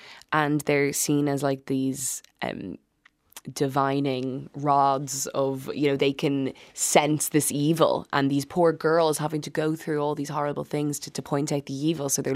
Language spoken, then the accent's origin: English; Ireland